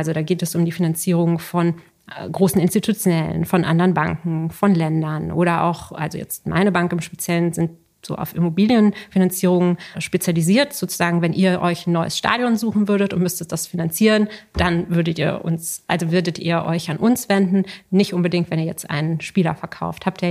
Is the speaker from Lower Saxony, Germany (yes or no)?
no; Frankfurt, Hesse, Germany; Ich bin als Jüdin in Frankfurt aufgewachsen